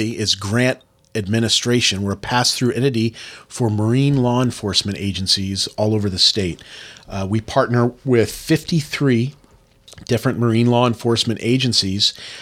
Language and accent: English; Indiana, United States; And you know, I grew up in Northwest Indiana, and being in the big city, California, San Francisco, eyes wide open.